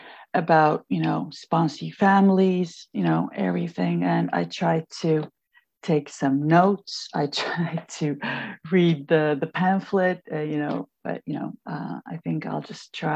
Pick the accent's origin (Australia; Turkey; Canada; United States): Turkey; English is a second language; Hi, everyone. Okay … I'm an addict from Turkey. I live in Istanbul.